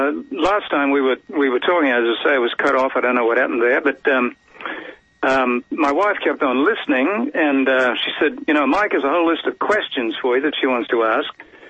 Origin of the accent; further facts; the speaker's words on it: Melbourne, Victoria, Australia; I'm a city lad, you know, I came from Melbourne.